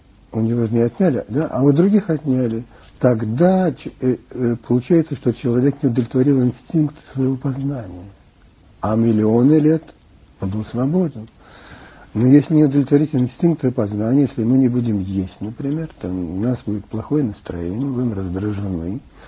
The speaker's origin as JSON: {"language": "Russian", "region": "Far East", "country": "Russia", "moved": "as an adult", "said": "Я приехал с Дальнего Востока лет 18."}